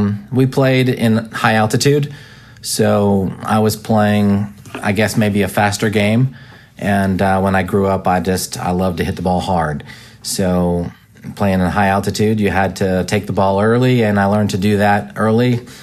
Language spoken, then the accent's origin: English; Ogden, Utah, United States; I really enjoyed growing up in Ogden. Ogden, Utah, home of Weber State University.